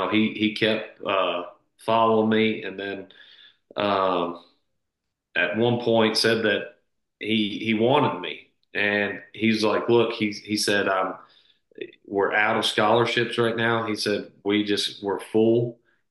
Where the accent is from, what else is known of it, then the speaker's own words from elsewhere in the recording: Kentucky, United States; Growing up in Kentucky, watching Kentucky basketball, This is the guy that my dad's been watching on TV for all these years.